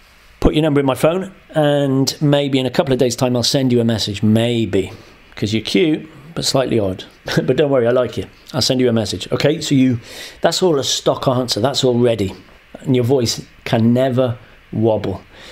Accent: London, United Kingdom; now in Russia; And here in Russia, I'm saying, yeah, I'm from London.

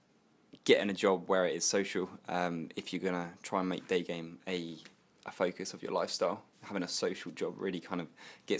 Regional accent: England, United Kingdom; being English kind of stood you up from the crowd

